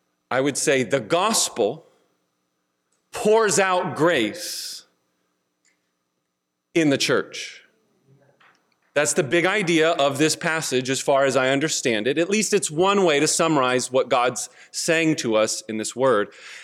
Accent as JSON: {"language": "English", "town": "Palatine", "region": "Illinois", "country": "United States", "said": "I'm from Palatine, Illinois, and drive up this morning to come and give you a word from Phil."}